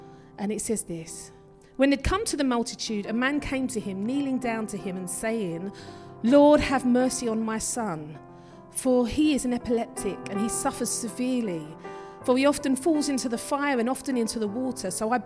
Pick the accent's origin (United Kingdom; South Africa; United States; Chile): United Kingdom; Romford, London; from Romford and I haven't been to theology college.